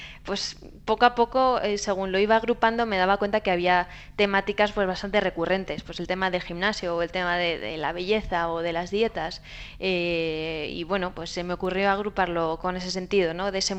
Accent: Pamplona, Navarre, Spain; siempre pues tengo presente a Pamplona y a mi tierra

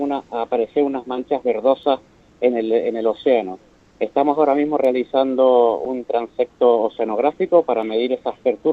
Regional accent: Canary Islands, Spain; como canarios también que somos

